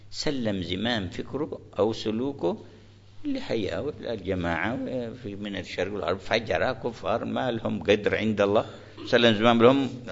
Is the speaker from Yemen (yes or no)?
yes; Hadhramaut, Yemen; وجدنا بعض الجامعات عندنا في حضرموت